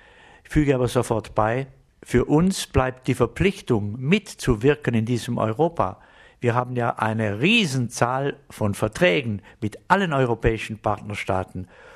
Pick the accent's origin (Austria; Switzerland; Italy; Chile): Switzerland; wenn ich hier meine Heimatstadt betrachte, mit ihrem kulturellen Erbe seit mehr als 1000 Jahren